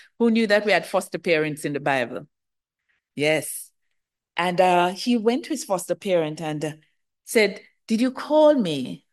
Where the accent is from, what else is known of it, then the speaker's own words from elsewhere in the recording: Jamaica; I'm from Jamaica.